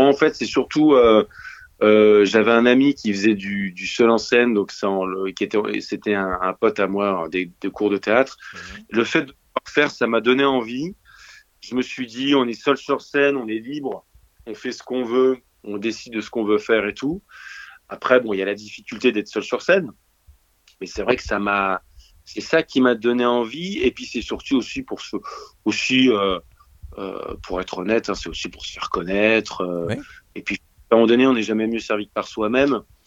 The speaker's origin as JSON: {"language": "French", "town": "Lyon", "region": "Auvergne-Rhône-Alpes", "country": "France", "said": "Moi, je suis de Lyon à la base. Surtout, c'est une bonne partie de ma vie à Lyon. Et effectivement, j'avais fait une école de commerce à Lyon. Et ensuite, je suis parti à Paris"}